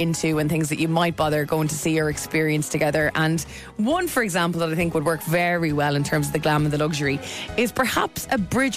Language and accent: English; Ireland; We travel a lot as Irish people when all the big stars decided, well, it seems anyway, not to come visit us here on their big tours.